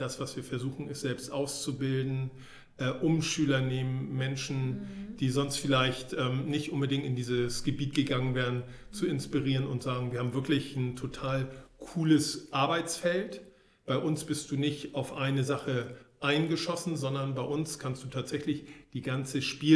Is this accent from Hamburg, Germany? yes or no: yes; Hamburg, Germany; Ich bin im Barmbek aufgewachsen die ersten Jahre, bin dann ein bisschen rausgegangen. Heute wohne ich im wundervollen Alstertal.